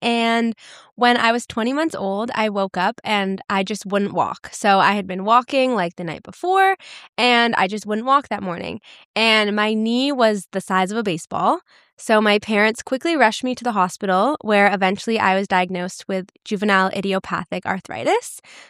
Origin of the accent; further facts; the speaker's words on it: Vancouver, British Columbia, Canada; I'm from Vancouver, so I would go to the ones in Vancouver.